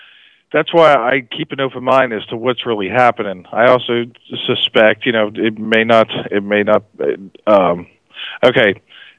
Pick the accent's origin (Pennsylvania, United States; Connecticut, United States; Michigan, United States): Pennsylvania, United States; now in Austin, United States; My hometown up in Pennsylvania is getting hammered with 2 feet of snow right now.